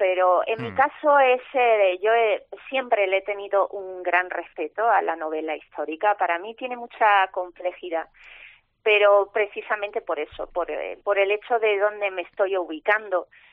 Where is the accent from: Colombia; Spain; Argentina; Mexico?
Spain; Málaga, Andalusia; yo soy malagueña